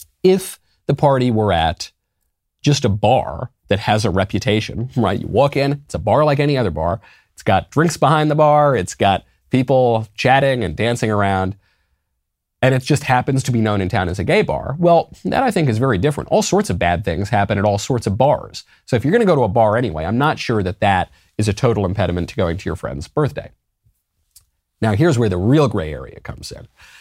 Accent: New York, United States; also born or lived in Los Angeles, United States; Before that, I lived in LA. I moved all the way. I'm from New York. I lived in LA. I moved as far away from New York as you can within the continental United States.

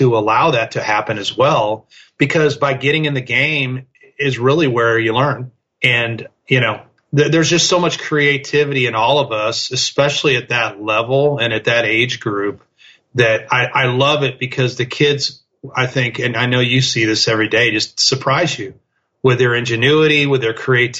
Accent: Chicago, Illinois, United States; me growing up in the Chicago area, I was shoveling sidewalks, I was mowing lawns, I was delivering newspapers.

